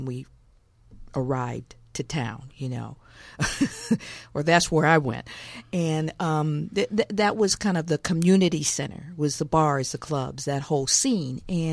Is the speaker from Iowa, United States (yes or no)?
yes; Iowa, United States; And I'm originally from Iowa.